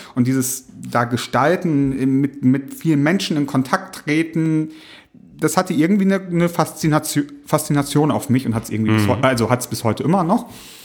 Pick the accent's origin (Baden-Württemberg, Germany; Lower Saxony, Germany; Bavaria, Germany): Lower Saxony, Germany; Ich komme aus einer reformierten Familie und gehörte damals zu einer reformierten Gemeinde. Also man muss sagen, ich komme aus Ostfriesland